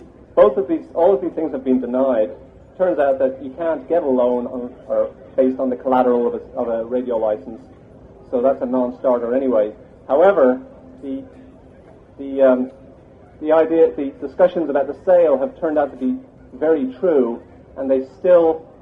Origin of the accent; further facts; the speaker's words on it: New Jersey, United States; I'm from New Jersey. I teach in Rutgers University